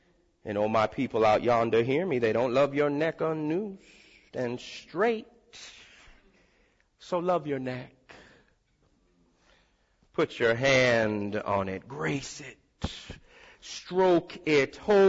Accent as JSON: {"language": "English", "town": "Miami", "region": "Florida", "country": "United States", "said": "I'm from Miami, so I know about this stuff."}